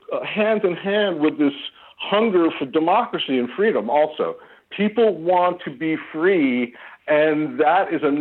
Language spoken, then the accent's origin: English; United States; here I came from America with certain assumptions